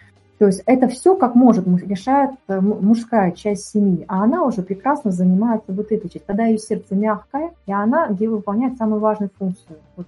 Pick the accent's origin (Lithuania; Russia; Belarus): Russia; born there; недаром же я родилась, допустим, не в Пакистане, не в Индии, а здесь, вот, в России